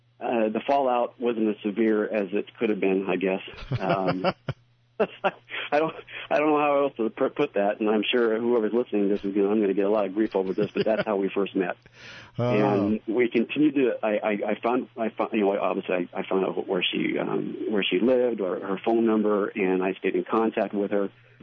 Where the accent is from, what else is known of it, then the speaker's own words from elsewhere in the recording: Charleston, Illinois, United States; And my hometown is actually Charleston, and my roommate in Blytheville was dating a young lady up in one of the halls.